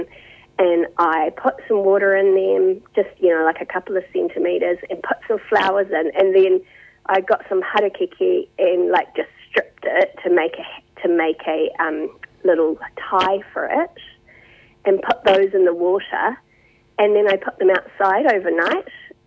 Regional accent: Napier, Hawke's Bay, New Zealand; her and I grew up in Hawke's Bay. We're both from Napier

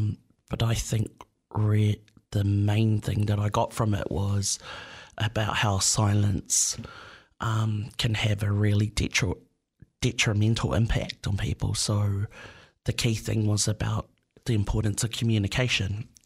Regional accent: New Zealand; So I'm Samoan, but I grew up in Aotearoa.

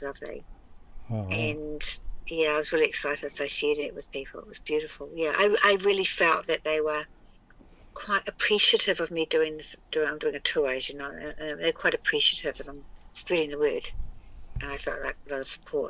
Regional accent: Hawaii, United States; we're just from Hawaii.

